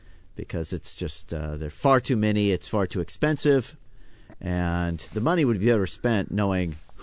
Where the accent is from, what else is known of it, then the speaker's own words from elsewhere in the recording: University Place, Washington, United States; Down in Pierce County in Spanaway, close to where I grew up in University Place.